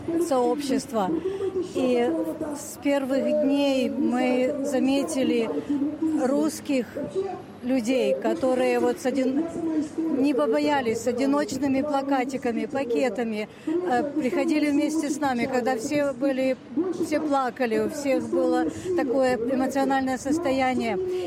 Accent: Odesa, Odesa Oblast, Ukraine; я из Одессы.

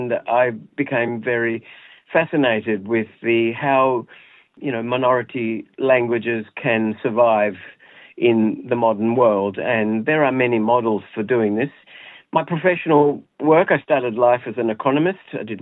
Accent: Australia; born there; I was born in Australia. My parents migrated from southern Italy, from Calabria

